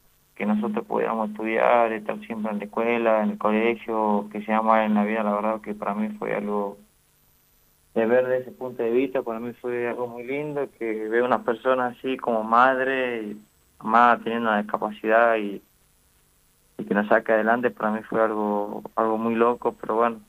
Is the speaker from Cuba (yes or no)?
no; Orán, Salta, Argentina; also born or lived in Mendoza; yo ahora estoy acá en Orán, donde nací, donde me crié, pero bastantemente estaba en Mendoza, bueno, ahí estaba en el gimnasio Pueblo Chacón entrenando y bueno, vivía cerca por ahí